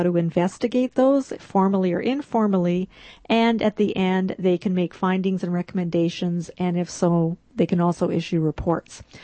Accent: Regina, Saskatchewan, Canada; also born or lived in Watrous; I'm from Saskatchewan originally. I was born in Watrous, and I lived in Watrous because my dad worked for CBK Radio.

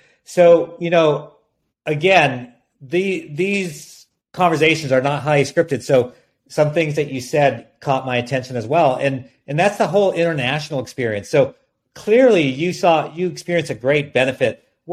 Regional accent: Germany; And I'm originally from Germany

